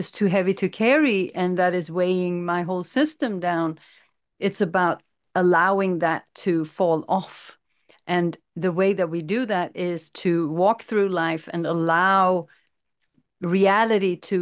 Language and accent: English; Sweden; moved away; you both know that we're from Sweden, and we left Sweden 7 and 8 years ago on the quest to really change something in ourselves and change the trajectory of our lives.